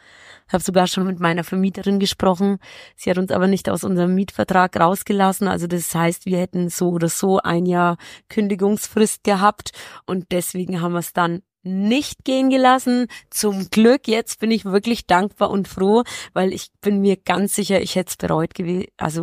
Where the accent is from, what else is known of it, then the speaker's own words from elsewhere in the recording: Germany; German is a second language; also born or lived in Gliwice, Poland; Also ich bin in Polen geboren, in Oberschlesien, in Gleiwitz genau genommen. Und als ich dann 3 war, sind wir ausgewandert nach Deutschland.